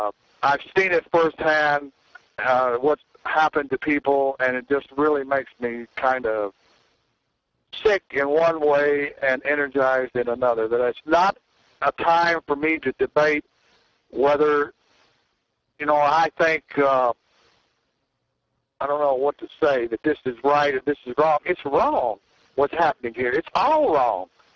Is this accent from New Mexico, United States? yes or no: no; Pflugerville, Texas, United States; also born or lived in Canada; I lived up in Canada until 2000, almost 25 years. I'm from Pflugerville.